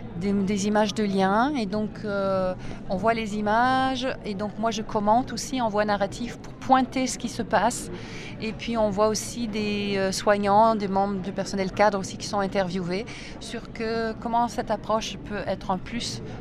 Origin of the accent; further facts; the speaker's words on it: Canada; je suis canadienne, hein, ma mère est québécoise.